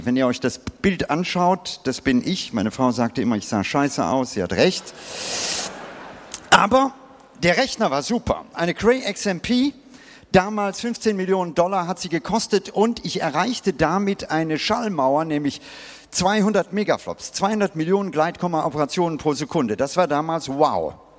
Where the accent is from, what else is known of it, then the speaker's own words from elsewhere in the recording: Bangalore, Karnataka, India; Und ich bin selber als Kind in Indien aufgewachsen. Ja? Das Indien meiner Kindheit, Südindien, Bangalore, war dunkel.